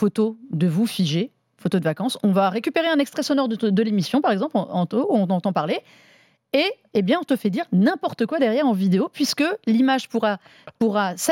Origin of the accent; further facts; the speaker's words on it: Sweden; Nous aussi, on vient de Suède